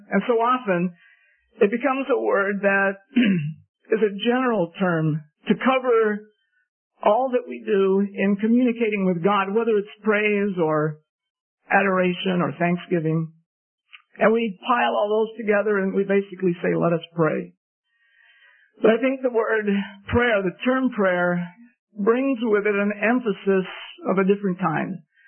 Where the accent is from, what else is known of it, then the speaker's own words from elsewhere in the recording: Philippines; I grew up in the Philippines and received training as a linguist, went back to analyze one of the Philippine languages.